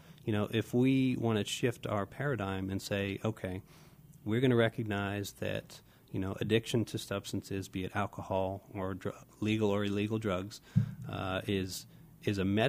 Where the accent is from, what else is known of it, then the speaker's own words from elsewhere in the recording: Miami, Florida, United States; So I grew up in Miami in the 80s and 90s.